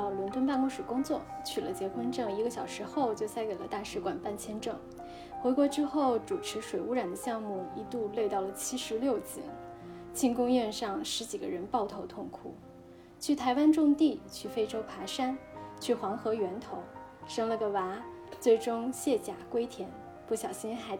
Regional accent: Beijing, China; 我就出生在那个什刹海边的一个大杂院里面，所以我的童年是有鸟叫的，有虫鸣

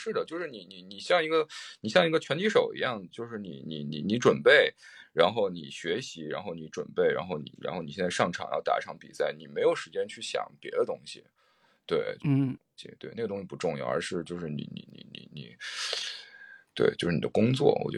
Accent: Taiyuan, Shanxi, China; 我是山西人，山西太原的。

